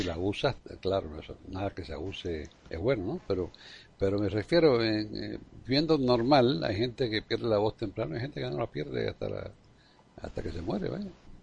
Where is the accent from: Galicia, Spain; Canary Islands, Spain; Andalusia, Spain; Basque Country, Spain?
Galicia, Spain; yo soy gallego también.